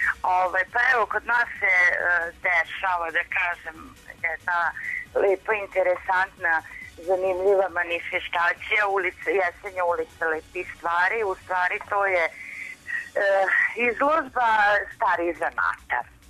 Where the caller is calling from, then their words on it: Sombor, Vojvodina, Serbia; Pa evo, mi kod nas u Somboru prvo i osnovno ima sunca.